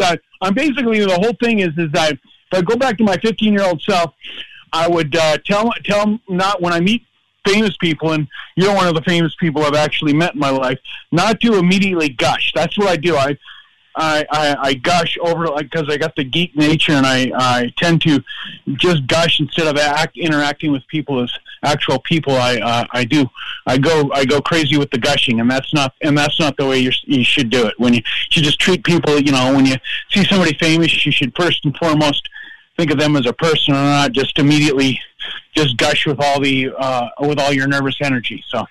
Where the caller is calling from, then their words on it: Minneapolis, Minnesota, United States; Oh, Minneapolis.